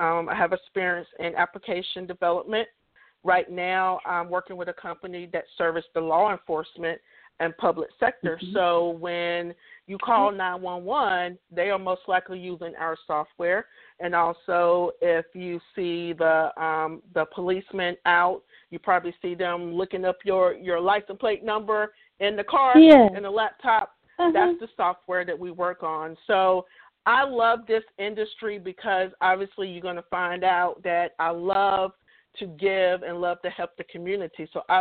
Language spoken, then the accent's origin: English; North Carolina, United States; I was born and raised in Pitt County, North Carolina, small town outside of Greenville, North Carolina.